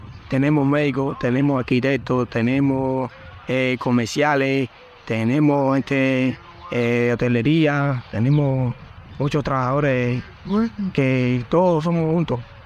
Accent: Cuba; Nosotros, como cubanos al fin, también tenemos muchas necesidades

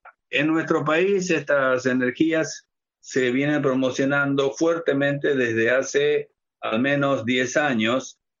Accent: Argentina; Fíjese que en mi país, en Argentina

